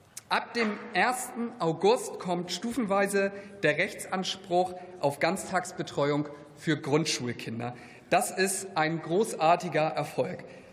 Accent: Schleswig-Holstein, Germany; Nordfriesland und Dithmarschen sind wunderbar. Der Strand, unsere schöne Natur, unsere Inseln und Halligen. Und besonders Familien mit Kindern, die gerne draußen rumtollen, bietet meine Heimat enorm viel.

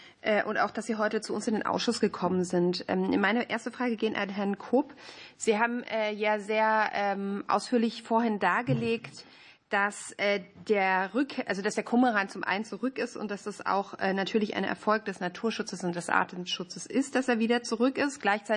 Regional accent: Konstanz, Baden-Württemberg, Germany; also am Bodensee. Da komme ich auch her, nicht aus Langenargen, sondern aus Konstanz.

